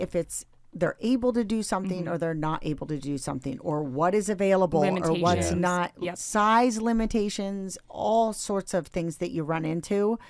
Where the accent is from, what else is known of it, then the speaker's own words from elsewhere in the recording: Pennsylvania, United States; I'm from Pennsylvania.